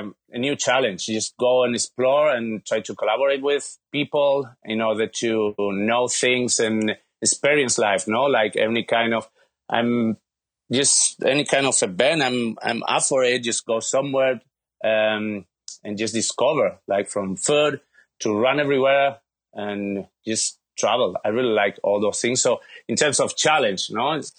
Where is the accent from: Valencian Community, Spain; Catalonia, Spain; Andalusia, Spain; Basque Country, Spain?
Valencian Community, Spain; Valencia; now in New York, United States; because I'm from Valencia, I'm not from Madrid or Barcelona.